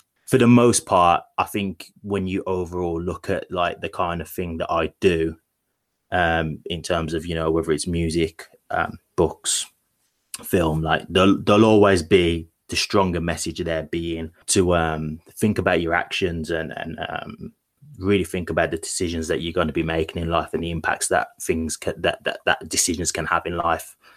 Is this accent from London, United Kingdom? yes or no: no; Birmingham, West Midlands, United Kingdom; obviously, as you stated, I'm from Birmingham.